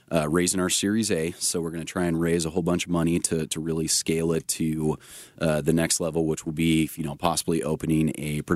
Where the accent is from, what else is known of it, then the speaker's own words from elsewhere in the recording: Sacramento, California, United States; also born or lived in San Francisco / Los Angeles; I had done 7 years in San Francisco and 7 years in Los Angeles. And growing up in Sacramento, you love to be able to see some open spaces and green.